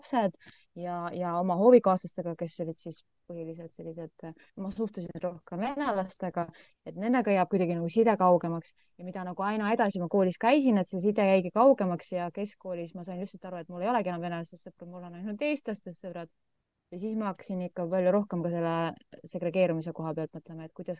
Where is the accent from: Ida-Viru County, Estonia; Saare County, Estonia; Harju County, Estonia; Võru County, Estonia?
Harju County, Estonia; Tallinn; ma olen tallinlane. Ja. Mul ei ole probleemi elada kuskil mujal, aga Lasnamägi kuidagi praegu veel hoiab mind enda kütkes